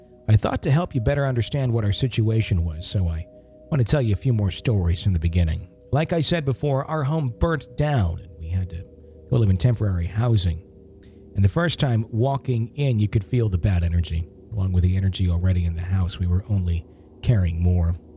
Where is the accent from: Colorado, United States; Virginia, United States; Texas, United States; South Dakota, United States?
Virginia, United States; from Central Virginia.